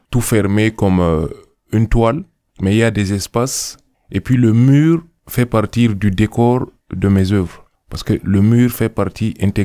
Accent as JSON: {"language": "French", "region": "N'Djamena", "country": "Chad", "said": "Je viens du Tchad, précisément de N'Djamena, où j'habite pratiquement."}